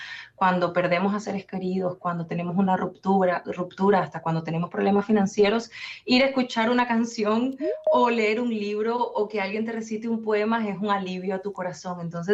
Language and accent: Spanish; Venezuela; yo soy venezolana, vengo del otro lado